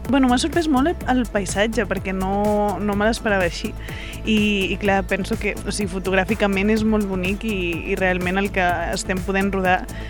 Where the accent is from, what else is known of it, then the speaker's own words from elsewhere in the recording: Girona, Catalonia, Spain; jo soc de Girona, no? Llavors, clar, el meu imaginari és més la Costa Brava